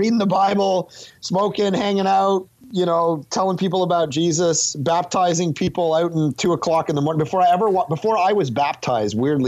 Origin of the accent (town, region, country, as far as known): Ontario, Canada; born or raised there; now in Vancouver, Canada